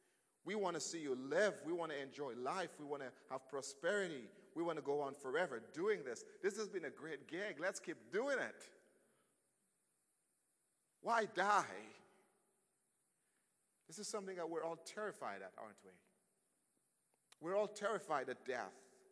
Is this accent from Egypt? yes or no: no; Dominica; You know, I grew up in the Caribbean, and we have a propensity to go on for quite a while.